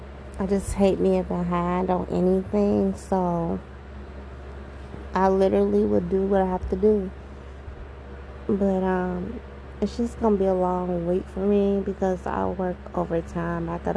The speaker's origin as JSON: {"language": "English", "town": "Cincinnati", "region": "Ohio", "country": "United States", "said": "you now know that I'm from Cincinnati, Ohio."}